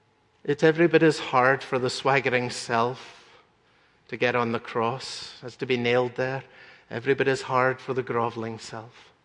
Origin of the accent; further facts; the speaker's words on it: Scotland, United Kingdom; When I was growing up in Scotland, we used to sing a song about the Bible